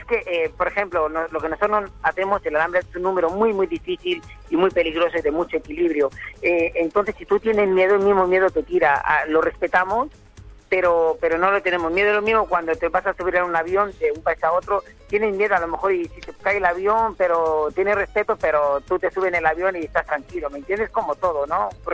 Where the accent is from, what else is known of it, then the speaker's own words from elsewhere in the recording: Madrid, Community of Madrid, Spain; somos 3 hermanos de España, de Madrid, y tenemos 2 chicos que son primos hermanos colombianos.